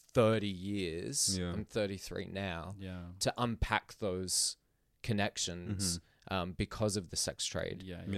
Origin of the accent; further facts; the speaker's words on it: Philippines; I grew up in the Philippines